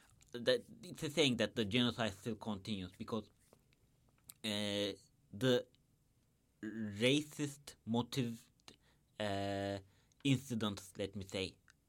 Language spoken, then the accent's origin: English; Turkey; I grew up in Turkey